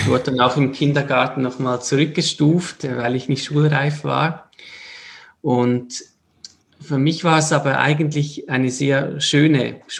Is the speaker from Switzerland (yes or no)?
yes; Switzerland; Also CH wäre wichtig, wir sind aus der Schweiz.